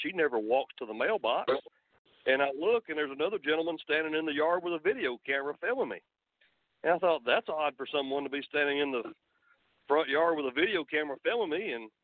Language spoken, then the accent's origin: English; Petersburg, Tennessee, United States; Yes, sir. 42 years. Never lived more than 3 miles from where I grew up in the 37144.